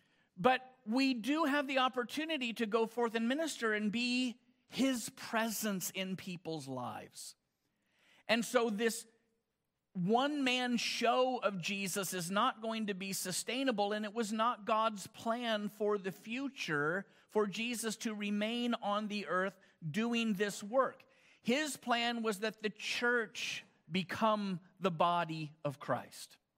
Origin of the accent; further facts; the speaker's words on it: Colorado Springs, Colorado, United States; I am from Colorado Springs.